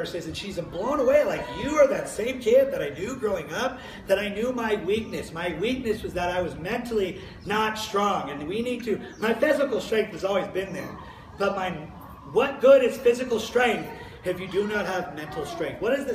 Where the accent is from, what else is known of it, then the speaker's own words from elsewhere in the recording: Kapaa, Hawaii, United States; I grew up in Kapaa Elementary, middle, and high school